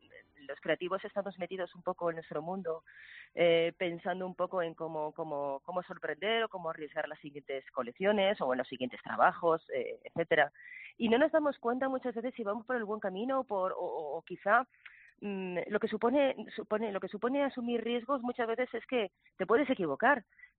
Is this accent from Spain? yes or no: yes; Madrid, Community of Madrid, Spain; also born or lived in Toledo; yo nunca he vivido Toledo, yo siempre he vivido en Madrid. Nací en Toledo, pero siempre he vivido en Madrid. Y el taller de mi madre estaba en Madrid y me crié entre máquinas de coser, patrones, etcétera.